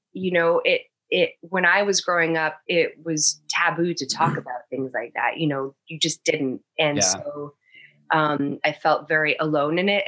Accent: Canada; also born or lived in Toronto; I grew up in Canada.

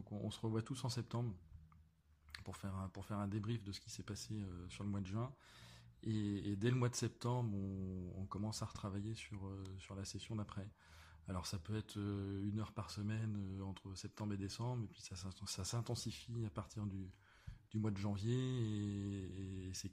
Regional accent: Nantes, Pays de la Loire, France; Moi, je suis arrivé en 2008, même si je suis nantais, je connaissais pas Clisson.

